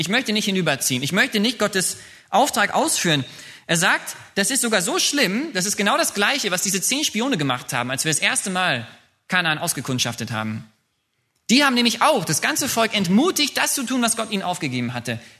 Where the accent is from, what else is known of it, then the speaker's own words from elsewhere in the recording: Höxter, North Rhine-Westphalia, Germany; Ich bin ja in Höxter aufgewachsen, aus Westfalen. Das ist ganz an der Grenze zu Niedersachsen.